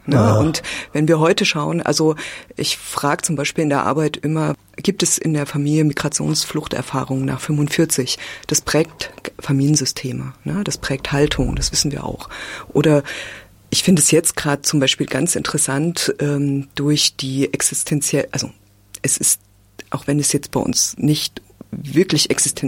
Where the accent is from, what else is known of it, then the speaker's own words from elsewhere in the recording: Weimar, Thuringia, Germany; ich bin in Weimar groß geworden. Ne? Das heißt, ich bin immer in Auseinandersetzungen und in Angesicht vom Buchenwald groß geworden.